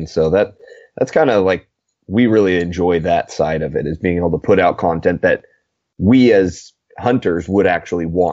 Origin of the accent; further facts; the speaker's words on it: Washington, United States; I like that we're from Washington. We're from a state that's not really talked about